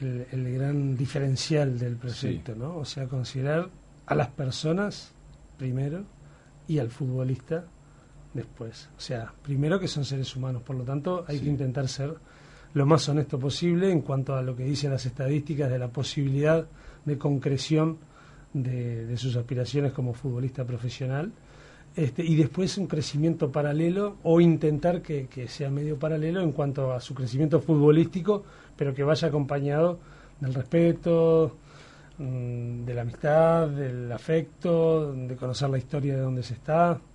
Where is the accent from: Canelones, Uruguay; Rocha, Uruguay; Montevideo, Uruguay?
Montevideo, Uruguay; Yo soy de Capurro, Bellavista.